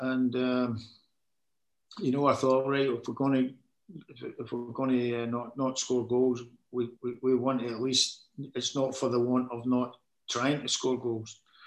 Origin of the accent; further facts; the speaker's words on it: Scotland, United Kingdom; I'm a boy from Scotland.